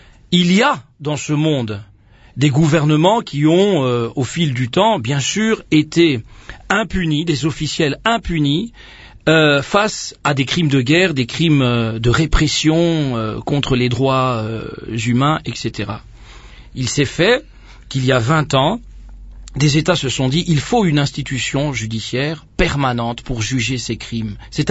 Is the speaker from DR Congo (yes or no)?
yes; DR Congo; Attendez, nous sommes Congolais.